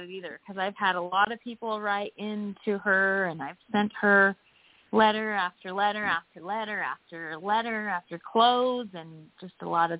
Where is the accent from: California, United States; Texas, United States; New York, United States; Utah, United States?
Utah, United States; Salt Lake City; I'm from Salt Lake City, Utah.